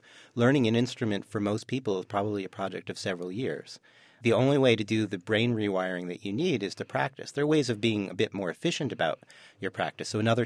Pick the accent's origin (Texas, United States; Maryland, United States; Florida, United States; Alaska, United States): Maryland, United States; Baltimore; And I went to my hometown in Baltimore.